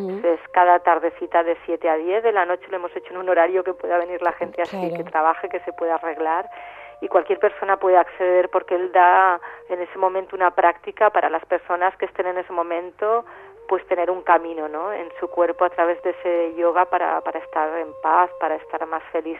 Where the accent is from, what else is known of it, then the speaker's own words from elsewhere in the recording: Valencian Community, Spain; soy valenciana